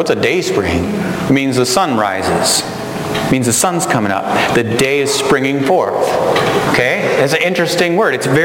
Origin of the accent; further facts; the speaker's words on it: St. Paul, Minnesota, United States; And Mason City is 2.5 hours of where I grew up in St. Paul, Minnesota.